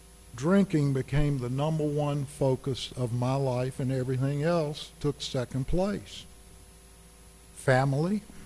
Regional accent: Richmond, Virginia, United States; I grew up in Richmond, Virginia. My father was a Presbyterian minister and a professor of theology at a Presbyterian seminary.

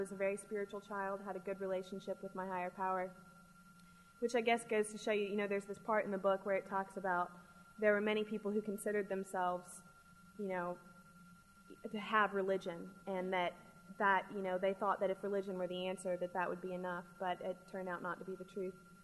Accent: Boise, Idaho, United States; born there; I will very soon be turning 26 years old. I was born in Boise, Idaho. And I was born to two lawyers.

